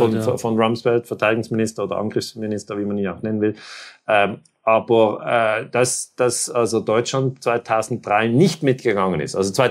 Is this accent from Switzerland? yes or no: yes; Switzerland; ich bin ja Schweizer, ich schaue das von außen